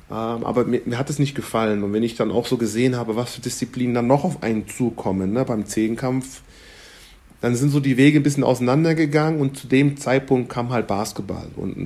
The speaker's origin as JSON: {"language": "German", "town": "Aschaffenburg", "region": "Bavaria", "country": "Germany", "tie": "born or raised there", "said": "weil Aschaffenburg eigentlich damals eine Hochburg von US-Kasernen gewesen ist. Und ich bin mittendrin aufgewachsen."}